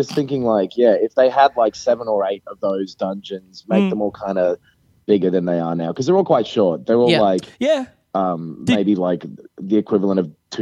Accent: Kyoto, Japan; because I'm on a business trip at the moment outside of my hometown of Kyoto

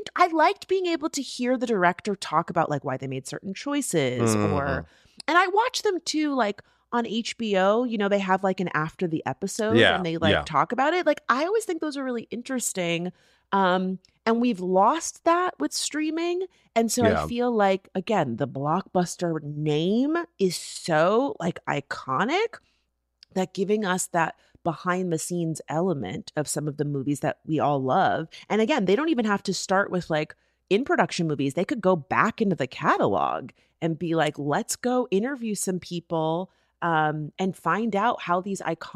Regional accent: Oregon, United States; We're talking about my home state.

